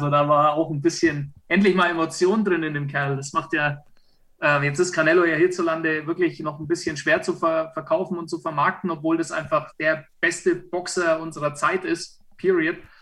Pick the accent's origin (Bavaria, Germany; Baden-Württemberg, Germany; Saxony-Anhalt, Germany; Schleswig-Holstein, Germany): Bavaria, Germany; also ich bin Franke